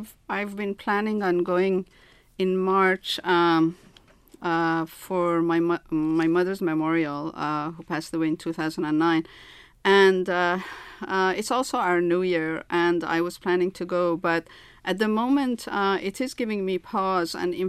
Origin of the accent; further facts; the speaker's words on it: Tehran, Tehran Province, Iran; English is a second language; now in Baltimore, United States; but I grew up in Iran, and I grew up in an Armenian majority neighborhood in Tehran, where I mostly heard Armenian.